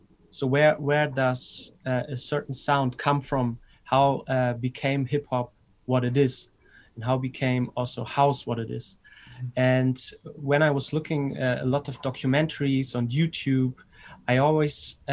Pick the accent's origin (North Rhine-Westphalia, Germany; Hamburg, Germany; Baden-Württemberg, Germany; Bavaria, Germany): Hamburg, Germany; Yeah, I grew up in Hamburg, north of Germany